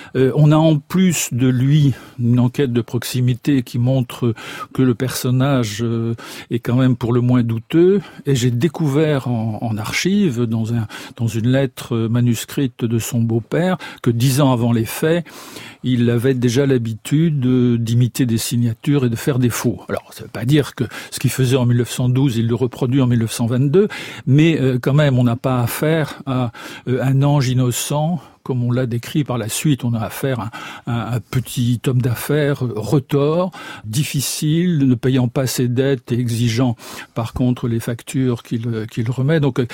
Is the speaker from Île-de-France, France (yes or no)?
no; Brittany, France; je le dis en tant que Breton